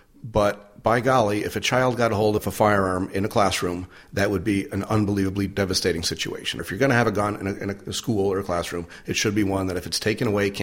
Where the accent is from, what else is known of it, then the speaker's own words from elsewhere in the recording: United States; I grew up in America, which meant freedom.